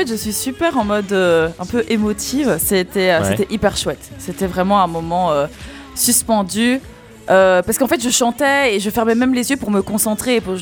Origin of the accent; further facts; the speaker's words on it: Bolivia; French is a second language; depuis toujours en fait je chante en anglais, c'est beaucoup plus facile pour moi parce que j'ai fait l'école en anglais et j'ai grandi en Bolivie en fait